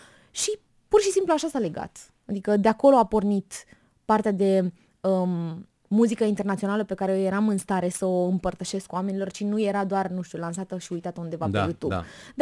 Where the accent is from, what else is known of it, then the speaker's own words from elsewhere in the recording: Romania; nu mai știau că sunt din România.